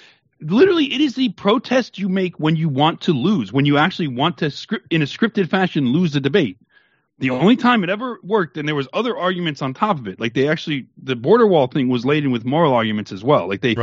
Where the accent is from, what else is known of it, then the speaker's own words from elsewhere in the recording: United States; this is a slap in the face to me as an American